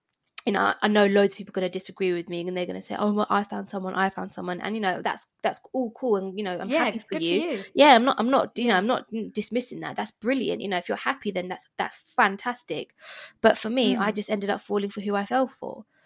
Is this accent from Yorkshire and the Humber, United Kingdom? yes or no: no; London, United Kingdom; I grew up in East London and although there's a massive Asian community there, you know, Indian community, you've got so many types of Asians as well.